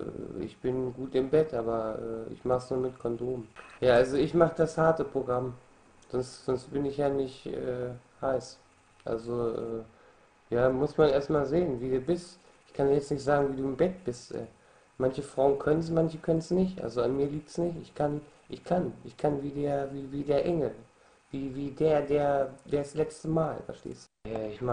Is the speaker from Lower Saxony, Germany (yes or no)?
yes; Hanover, Lower Saxony, Germany; Ja, ich bin 29. Ich komme aus Hannover.